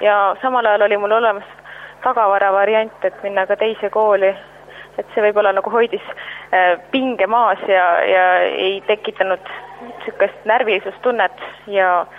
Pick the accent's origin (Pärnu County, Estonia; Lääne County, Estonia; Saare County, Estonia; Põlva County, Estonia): Saare County, Estonia; ma olen Saaremalt. Nende jaoks on lihtsalt mõistmatu, et kuidas saab nii kaugel elada.